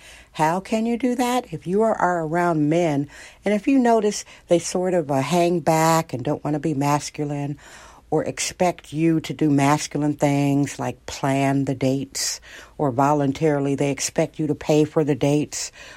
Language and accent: English; Wisconsin, United States; And where I'm from, and how I was taught, I'm from Wisconsin, and I'm middle-aged.